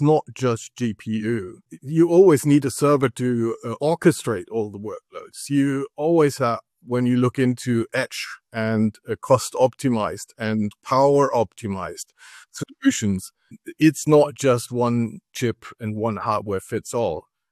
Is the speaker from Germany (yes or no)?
yes; North Germany, Germany; English is a second language; now in Toronto, Canada; Obviously, my hometown is in the north of Germany. Obviously, I'm traveling quite a lot, and I'm in Toronto in our Toronto office in the moment.